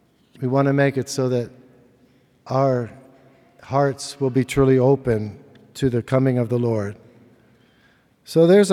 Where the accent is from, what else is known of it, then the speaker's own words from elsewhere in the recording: Ohio, United States; So, when I was growing up in Southeast Ohio, our family had some traditions that were related to Advent penance and prayer